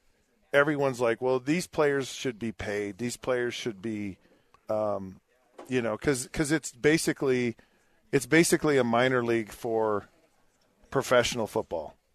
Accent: Springville, United States; I grew up in Springville.

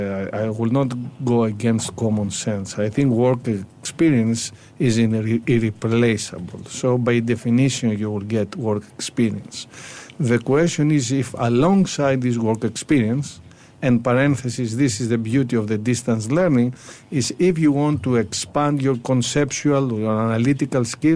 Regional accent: Greece; English is a second language; now in United Kingdom; For example, in the case that you haven't guessed, I'm from Greece.

